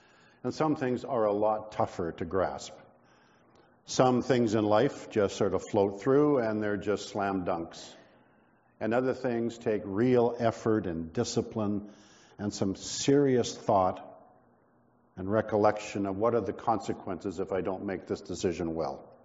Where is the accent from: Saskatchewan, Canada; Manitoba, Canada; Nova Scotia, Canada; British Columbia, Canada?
Manitoba, Canada; Winnipeg; Now, I'm from Winnipeg, but not at 3 in the morning in the dark.